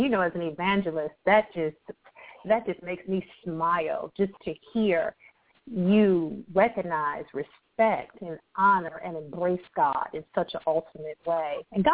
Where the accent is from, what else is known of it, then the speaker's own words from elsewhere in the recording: Akron, Ohio, United States; Chris, I was born and raised in Akron, Ohio.